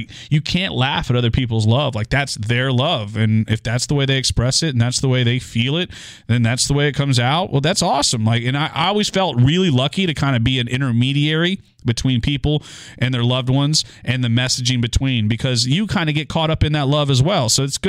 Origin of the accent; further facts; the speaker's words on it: Goliad, Texas, United States; now in Houston, United States; So growing up in Goliad, which is about an hour and a half southwest of here, I used to visit my dad here in Houston all the time.